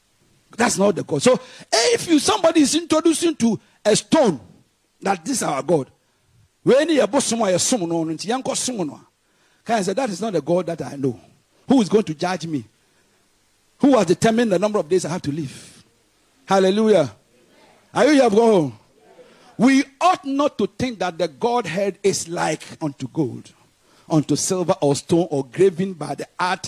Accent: Ghana; I'm a Ghanaian. Preaching to you, a Ghanaian, it's easier for you to receive.

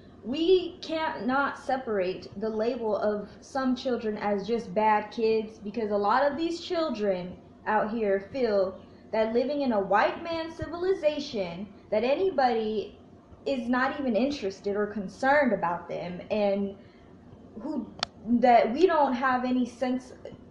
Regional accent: Atlanta, Georgia, United States; now in Chicago, United States; Okay, I came from Atlanta and I'm out here in Chicago, and let me tell you, it's not better.

